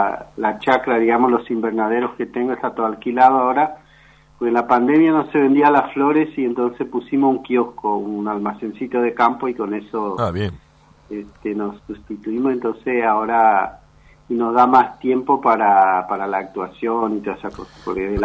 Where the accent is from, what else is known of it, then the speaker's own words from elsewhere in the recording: Paraguay; now in Berazategui, Argentina; vengo de una familia humilde de Paraguay, yo soy actor paraguayo y soy el mayor de los 5 hermanos.